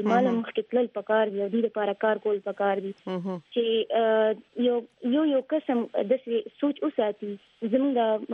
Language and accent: Pashto; Karak, Khyber Pakhtunkhwa, Pakistan; ضرور جی بیسیکلی زه د کرک یم